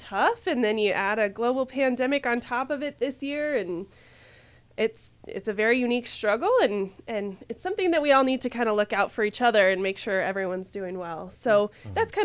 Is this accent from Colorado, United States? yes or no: yes; Denver, Colorado, United States; now in La Junta, United States; And then, of course, moving here to La Junta, I'm originally from Denver, moving here to La Junta